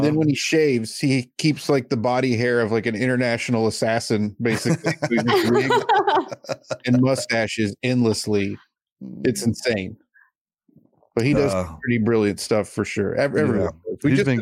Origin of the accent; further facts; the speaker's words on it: Nova Scotia, Canada; Nova Scotia. Oh, they're not like us. I thought they'd be different here. No, we're just Canadian.